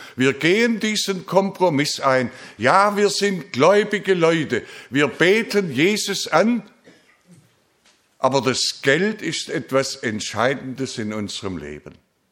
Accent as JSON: {"language": "German", "region": "Baden-Württemberg", "country": "Germany", "said": "Bei uns in Württemberg habe ich das für absolut unmöglich gehalten."}